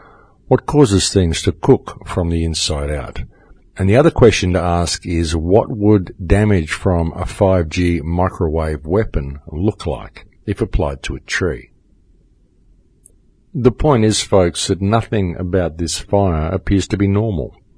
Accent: Australia; I come from Australia, folks. We see a lot of bushfires

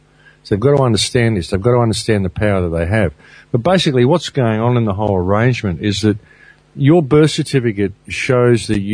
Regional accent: Byron Bay, New South Wales, Australia; I'm from Byron Bay

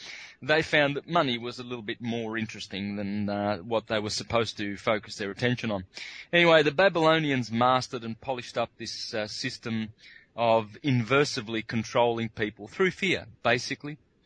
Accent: Wangaratta, Victoria, Australia; I come from the Victorian Alps, grew up in the country, Wangaratta, around that area, Mount Buffalo, all the big mountains there.

